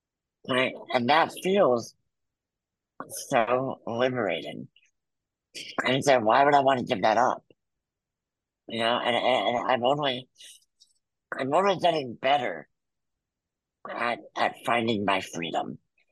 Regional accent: New Jersey, United States; Born and raised in Jersey, man. I never left, never want to leave. I love it.

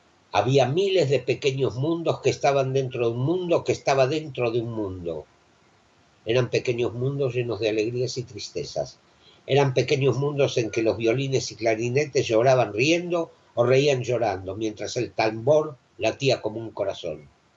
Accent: Argentina; born there; yo nací en la Argentina después de la guerra. Mi padre, que en paz descanse, llegó a Argentina antes de la Shoah. Mis abuelos maternos llegaron aún antes de la Primera Guerra Mundial.

